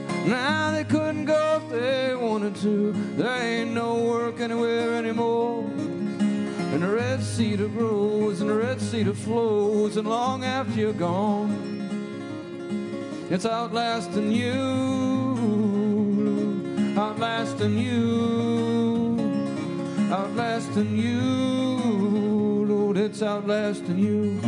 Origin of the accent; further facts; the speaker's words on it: Austin, Minnesota, United States; When I grew up in Austin, Minnesota